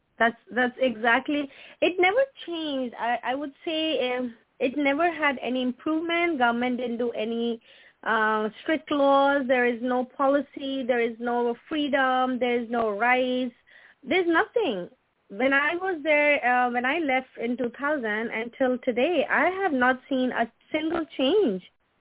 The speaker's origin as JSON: {"language": "English", "country": "Pakistan", "tie": "born or raised there", "second_language": "English", "moved": "yes", "said": "My forefathers are Christian, and they're believers, and I'm born and brought up in Pakistan. I left Pakistan in 2000."}